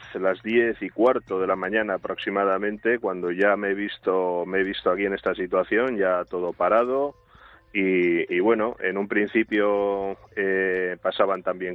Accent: Durango, Basque Country, Spain; Yo soy de Durango, de Vizcaya.

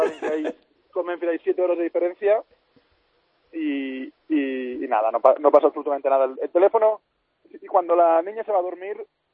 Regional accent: Sant Boi de Llobregat, Catalonia, Spain; now in Castelldefels, Spain; mi mujer es de San Boi también, yo soy de San Boi.

